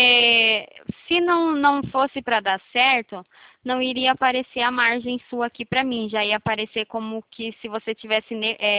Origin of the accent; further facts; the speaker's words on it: Curitiba, Paraná, Brazil; Eu sou de Curitiba